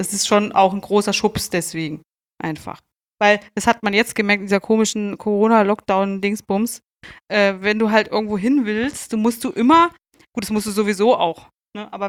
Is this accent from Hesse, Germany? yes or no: yes; Homberg, Hesse, Germany; now in Berlin, Germany; Ich komme aus Nordhessen, aus der Nähe von Kassel.